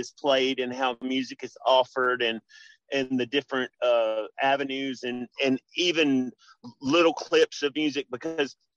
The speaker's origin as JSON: {"language": "English", "town": "Memphis", "region": "Tennessee", "country": "United States", "tie": "born or raised there", "said": "Because like I said, I grew up in Memphis. I grew up a poor Memphis boy."}